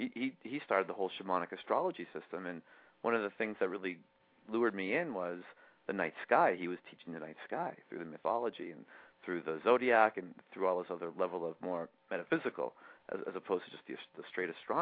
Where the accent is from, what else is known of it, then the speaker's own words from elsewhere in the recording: New England, United States; now in Sedona, United States; But, yeah, I grew up over in New England, and then I ended up coming out to Sedona as a pilgrimage.